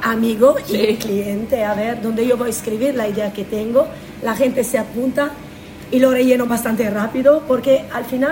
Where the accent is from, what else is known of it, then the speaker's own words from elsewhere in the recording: Italy; Spanish is a second language; moved away as an adult; now in Corralejo, Spain; aparte de mi tierra, que es Italia. Esta idea nació justamente el año pasado, porque yo me quedo en la isla hace 10 años